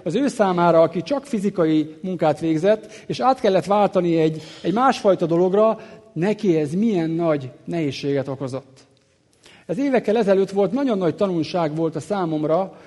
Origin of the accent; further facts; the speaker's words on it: Szekszárd, Tolna, Hungary; moved away as an adult; Egyik kollégával együtt dolgoztunk évekig, még otthon Szekszárdon